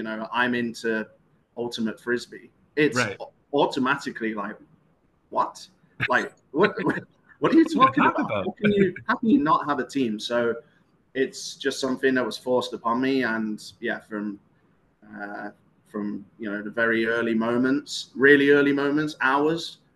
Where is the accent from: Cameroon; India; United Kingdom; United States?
United Kingdom; England; And growing up in England, you know, if you meet somebody, you hang out with them at a bar